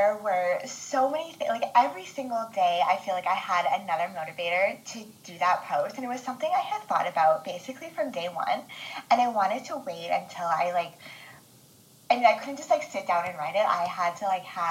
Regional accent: Yukon, Canada; now in Nova Scotia, Canada; I'm from the Yukon. I recently moved to Nova Scotia just about 6 or 7 months ago.

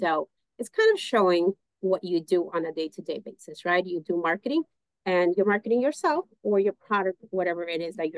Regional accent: New York, United States; So I grew up in New York, lived in New York, but I was lucky enough through my years to work in different markets

